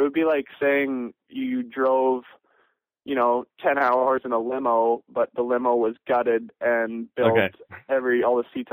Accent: Canada; it just goes back to, like, you know, being Canadian, it's always hockey analogies

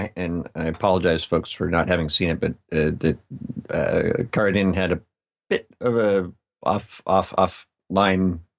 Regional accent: United States; I am such an American.

